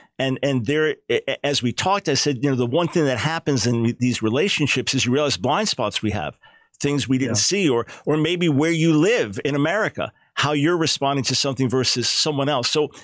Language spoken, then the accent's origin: English; New York, United States; now in North Carolina, United States; Even though I'm in North Carolina, I'm a New Yorker.